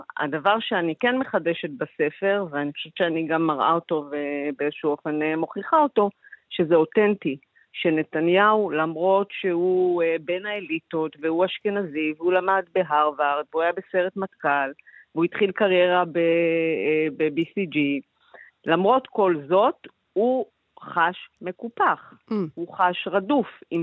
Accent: Migdal HaEmek, Northern District, Israel; אני משתמשת הרבה במגדל העמק, כי גדלתי שם, במגדל העמק

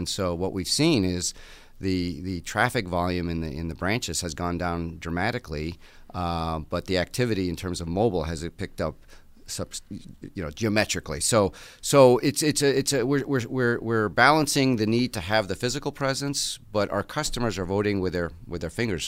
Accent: Connecticut, United States; now in Buffalo, United States; I grew up in Connecticut and ended up starting with the Legacy Fleet Bank in Connecticut, and spent a number of years in Connecticut

